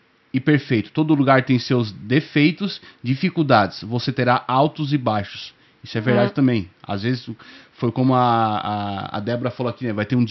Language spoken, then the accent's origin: Portuguese; Santa Catarina, Brazil; Eu sou de Santa Catarina, né?